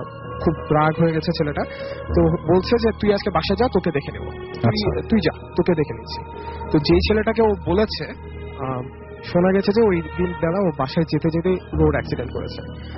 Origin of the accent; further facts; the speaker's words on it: Bangladesh; এসেছি বাংলাদেশ থেকে।